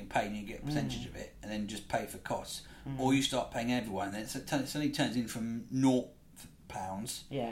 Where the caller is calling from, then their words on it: Wales, United Kingdom; I'm from South Wales.